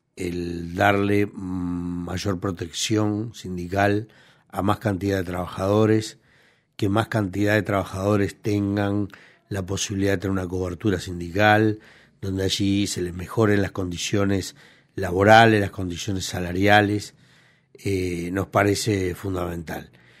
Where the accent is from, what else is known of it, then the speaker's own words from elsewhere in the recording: Uruguay; ya no solo como trabajadores, como uruguayos